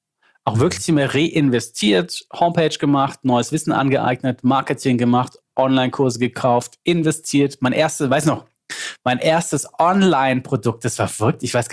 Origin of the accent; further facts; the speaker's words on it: Lindau, Bavaria, Germany; accent: Swabian; Ich schwätze nur Schwäbisch, ich bin der Bayer, aber wir schwätzen auch, weil aus Lindau.